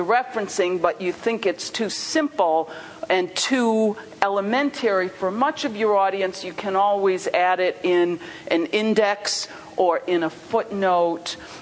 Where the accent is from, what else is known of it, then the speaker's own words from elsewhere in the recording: Rochester, New York, United States; I'm from Rochester, New York. I teach in the law field.